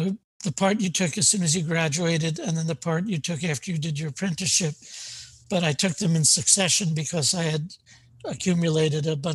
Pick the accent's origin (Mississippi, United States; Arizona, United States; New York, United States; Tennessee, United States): New York, United States; Queens; And I, even though I grew up in Queens, I had no experience with it other than knowing it was out there somewhere.